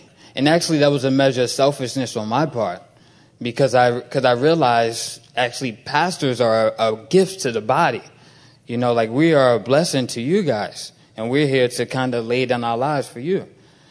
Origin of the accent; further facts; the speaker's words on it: United States; And because we're from the States, sometimes, you know, they do esteem, you know, what you think